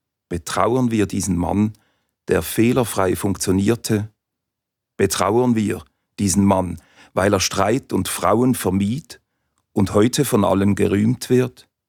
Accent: Basel, Basel-Stadt, Switzerland; Als Basler waren mir die berndeutsche Gedichte viel weiter weg.

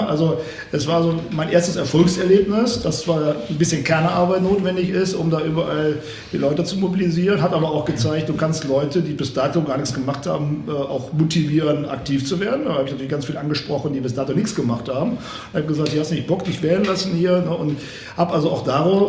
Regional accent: Cologne, North Rhine-Westphalia, Germany; in Stammheim-Flittert, da in meinem Heimatort, war aber räumlich schon also wohnorttechnisch schon ein bisschen Richtung Süden gezogen, also Richtung Ostheim, da wohnte ich zu dem Zeitpunkt schon

